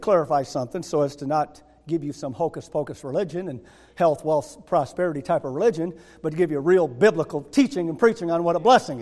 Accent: Michigan, United States; No, I'm teasing. I'm from Michigan.

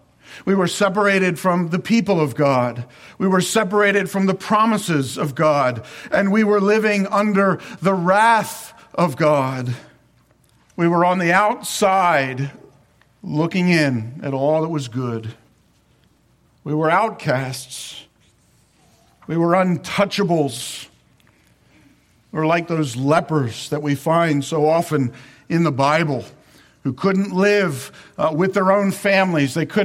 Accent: Baltimore, Maryland, United States; I grew up in Baltimore, okay?

